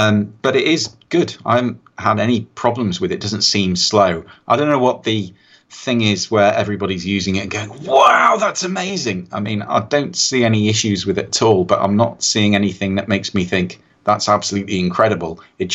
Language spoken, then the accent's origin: English; Wirral, North West England, United Kingdom; Tracy, I'm originally from the Wirral, which is just south of Liverpool. Yes, and Mike calls me a Scouser